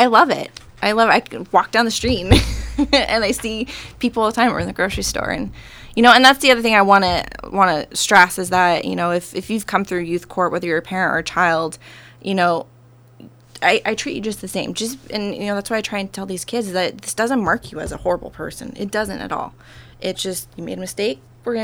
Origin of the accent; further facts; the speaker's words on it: Anchorage, Alaska, United States; My husband and I, we moved here in the beginning of June. We're from Anchorage.